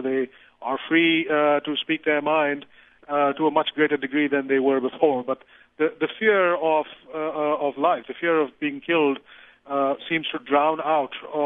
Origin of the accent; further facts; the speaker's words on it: India; I'm Indian, as it happens.